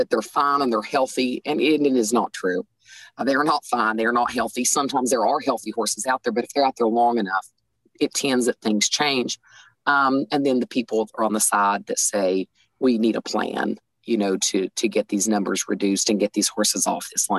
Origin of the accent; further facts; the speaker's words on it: West Virginia, United States; Well, so I am from Southern West Virginia.